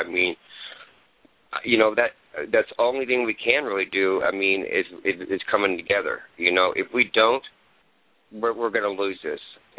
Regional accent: California, United States; now in Arizona, United States; I'm from California. but I've lived in Arizona for a year now. I moved here to get away from California.

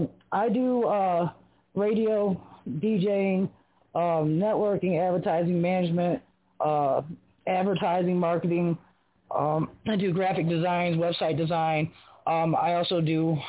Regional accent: Detroit, Michigan, United States; now in Utah, United States; So yeah, I'm out here in Utah. I actually just came out here in May. I come from Detroit City, out there in Michigan.

